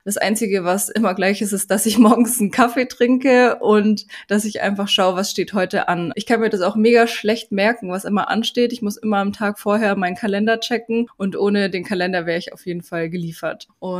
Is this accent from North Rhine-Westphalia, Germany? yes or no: no; Munich, Bavaria, Germany; Bin aus München